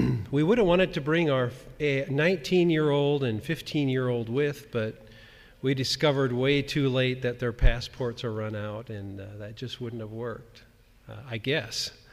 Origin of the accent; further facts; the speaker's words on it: Lewisburg, Pennsylvania, United States; We are from Lewisburg, Pennsylvania, and we have a family of five children.